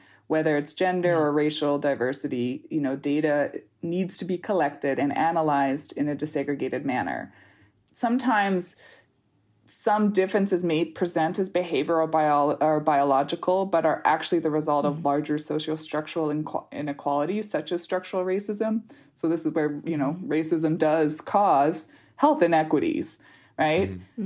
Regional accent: Canada; I'm actually Canadian.

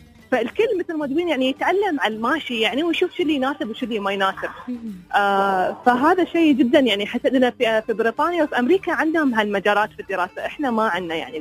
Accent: United Arab Emirates; يعني احنا اماراتيين.

